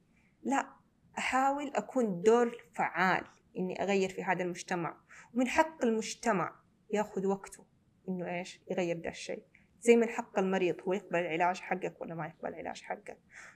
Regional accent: Saudi Arabia; also born or lived in Detroit; خلاص حمد كثير نفسي على أنه أنا من السعودية، أحب ديترويت كدولة عشت فيها، كمدينة عشت فيها

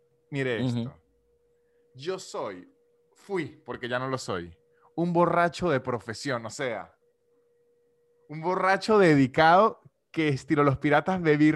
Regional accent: Venezuela; somos más venezolanos que la arepa.

